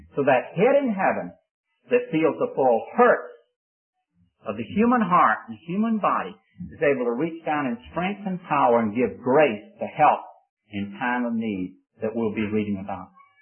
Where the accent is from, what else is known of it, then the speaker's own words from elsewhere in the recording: Memphis, Tennessee, United States; I was right down visiting in the part of the country where I was raised in Memphis, Tennessee.